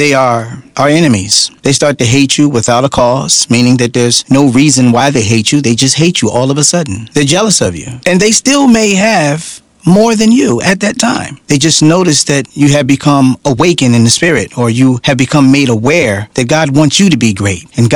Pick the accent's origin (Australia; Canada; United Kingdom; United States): United States; East Coast; a Kangol hat cracked to the side because I'm from the East Coast.